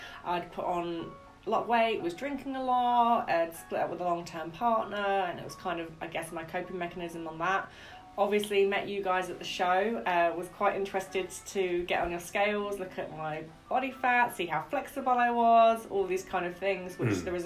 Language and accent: English; Dartford, South East England, United Kingdom; now in Lincoln, United Kingdom; I'm from London originally, but I live just outside of Lincoln now.